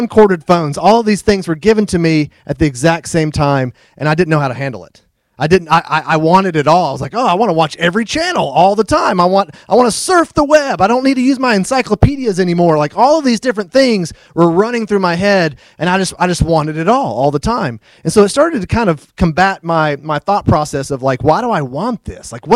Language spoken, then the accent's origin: English; Murfreesboro, Tennessee, United States; I'm from Murfreesboro, Tennessee, originally. I grew up kind of, my dad has a farm and I grew up going on the farm, working on the farm.